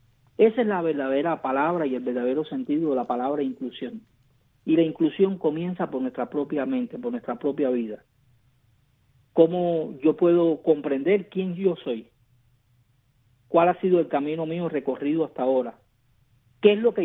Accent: Santo Domingo, Villa Clara, Cuba; moved away; a mi pueblo, a mi campo, a mi Santo Domingo, ahí en la provincia de Villa Clara.

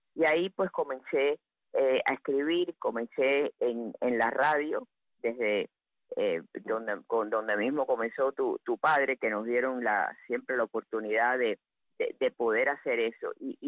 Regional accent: Cuba; moved away; Yo me recuerdo que cuando las primeras navidades que llegamos de Cuba

